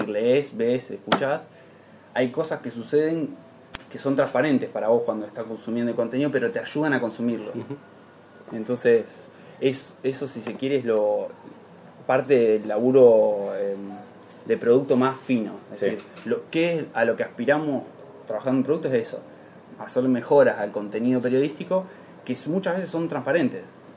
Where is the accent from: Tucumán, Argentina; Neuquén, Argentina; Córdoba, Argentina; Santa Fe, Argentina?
Neuquén, Argentina; now in Buenos Aires, Argentina; Tengo una tradición que es siempre que estoy en un medio, menciono Neuquén.